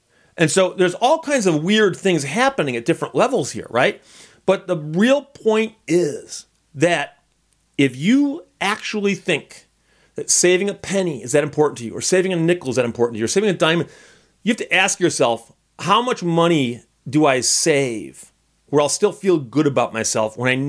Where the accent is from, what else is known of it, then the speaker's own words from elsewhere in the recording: Birmingham, Michigan, United States; when I grew up in Birmingham, Michigan, there was the Birmingham Bike Shop.